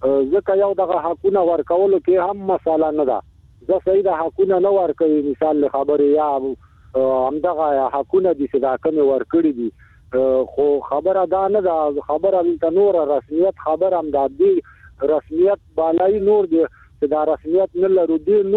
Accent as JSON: {"language": "Pashto", "country": "Afghanistan", "said": "زه افغان مهاجر یم، کډلی زدران یم"}